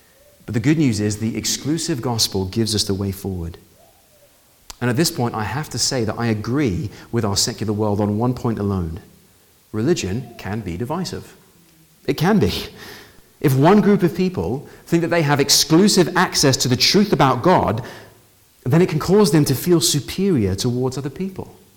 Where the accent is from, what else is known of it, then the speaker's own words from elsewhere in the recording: United Kingdom; You know, I'm often told as a British person that the empire, the British Empire, is one of the worst things that could have happened in history.